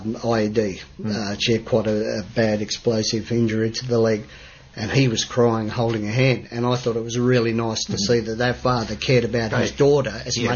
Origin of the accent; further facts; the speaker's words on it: Australia; but we do, we are Australian soldiers.